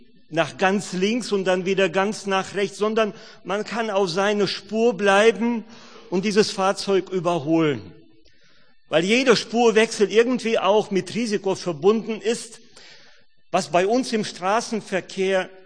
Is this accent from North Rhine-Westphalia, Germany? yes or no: yes; North Rhine-Westphalia, Germany; ich komme aus der Baptistengemeinde in Herne. Ich bin sozusagen ein Grenzgänger, komme aus Westfalen.